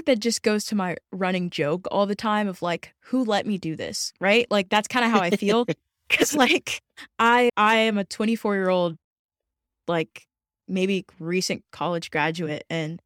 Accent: the South, United States; I'm from the South. Southern hospitality is very real. I wasn't used to it.

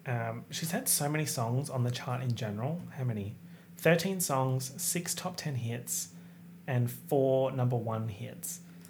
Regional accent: Perth, Western Australia, Australia; But also, I'm famously from Perth.

